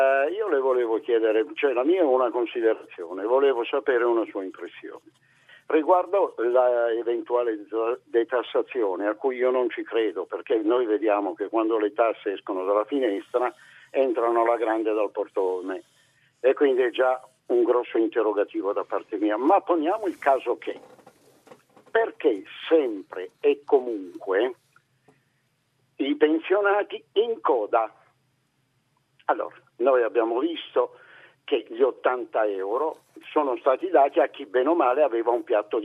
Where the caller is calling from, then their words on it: Taranto, Apulia, Italy; Siamo da Taranto.